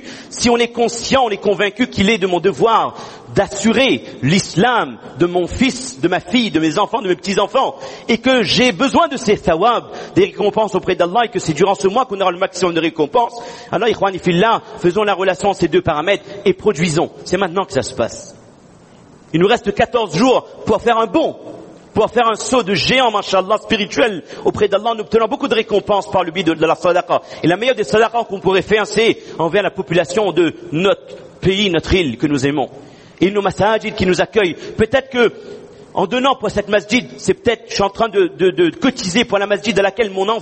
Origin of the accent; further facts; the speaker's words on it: Réunion, France; en tant que réunionnais, en tant que héritiers de ce que nos parents nous ont donné, nous ont légué